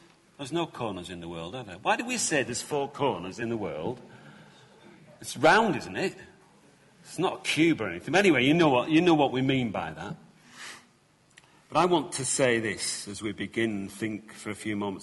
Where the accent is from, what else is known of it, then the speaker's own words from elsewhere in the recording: North West England, United Kingdom; accent: Lancashire; I mean, I know I'm from Lancashire because I've got this thick accent that I can't get rid of. But I don't go around saying I'm a Lancastrian of Lancastrians.